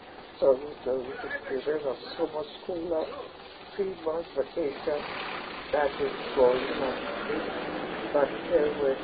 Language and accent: English; Colón, Panama; I grew up in Colón for about 4 or 5 years.